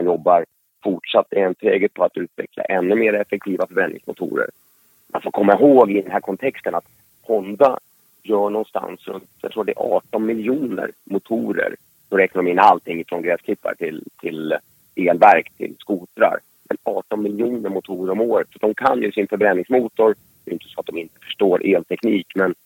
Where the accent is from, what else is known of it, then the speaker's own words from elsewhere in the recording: Upplands Väsby, Stockholm County, Sweden; now in Ekerö, Sweden; Jag är född och uppvuxen i förorten i Upplands Väsby och bor sedan, tiden går så fort, 15-tal år tillbaka ute på Ekerö efter Stockholm. Jag har en liten övernattningslägenhet i Stockholm också